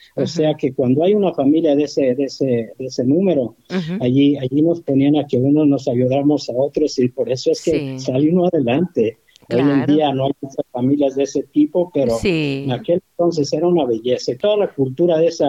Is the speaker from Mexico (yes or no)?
yes; Tepatitlán, Jalisco, Mexico; yo soy de Tepatitlán, Jalisco, originario. Siempre desde que salí de mi pueblo no he dejado de regresar.